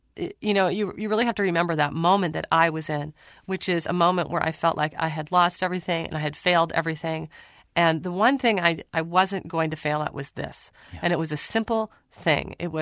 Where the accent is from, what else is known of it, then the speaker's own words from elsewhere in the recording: Minnesota, United States; You know, I'm from Minnesota, the land of 10,000 lakes.